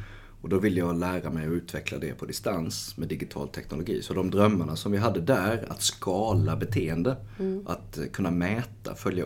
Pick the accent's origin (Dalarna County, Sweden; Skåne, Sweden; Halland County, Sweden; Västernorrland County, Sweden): Halland County, Sweden; Oskarström; så är jag en leverantör i orten Oskarström. Men det är 4000 invånare eller någonting i min hemort, max.